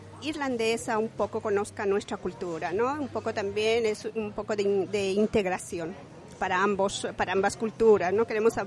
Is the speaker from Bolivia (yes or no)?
yes; Bolivia; moved away; estamos felices de estar en este país, y también queremos que este país nos vea como somos, el verdadero boliviano, trabajador, honesto